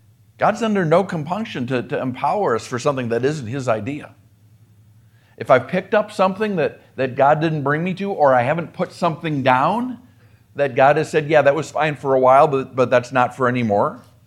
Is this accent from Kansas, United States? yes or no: no; Minnesota, United States; the table was set for us in Minneapolis, my hometown, or next door to my hometown.